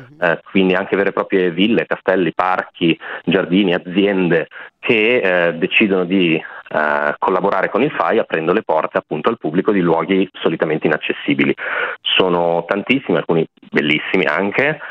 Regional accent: Varese, Lombardy, Italy; perché io sono di Varese.

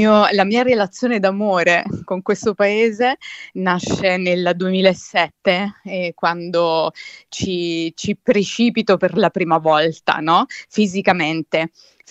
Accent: Naples, Campania, Italy; now in Milan, Italy; quando mi sono trasferita da Napoli a Milano, Milano per me è stato l'incontro con tutto, con un senso di libertà

